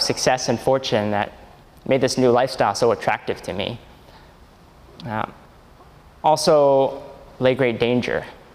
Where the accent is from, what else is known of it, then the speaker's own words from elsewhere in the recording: Richmond, British Columbia, Canada; So I was born and raised here in Richmond to a Buddhist family. And so I was introduced to Buddhism at a very young age.